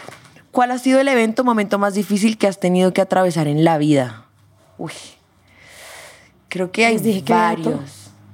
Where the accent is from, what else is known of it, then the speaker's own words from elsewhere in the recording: Colombia; yo soy lo más colombiano criollo que hay